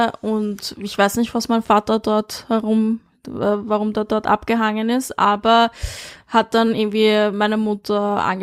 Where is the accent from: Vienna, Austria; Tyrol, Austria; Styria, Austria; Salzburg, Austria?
Vienna, Austria; now in Berlin, Germany; Ich bin in Wien aufgewachsen, im 22. Und, aber dort sind halt auch viele Ausländer, also es gibt auch viele Asiaten und so.